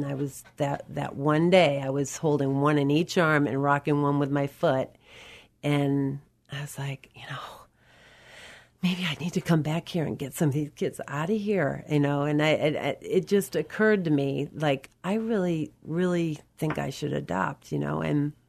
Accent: Boston, Massachusetts, United States; I grew up Catholic in Boston, and that was very common up in that neck of the woods.

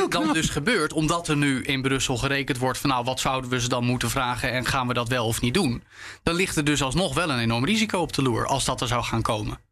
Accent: Netherlands; Want wij kunnen nu als Nederlanders zeggen, ja, maar jongens, met de uitleg die jij net gaf, wij zijn er al.

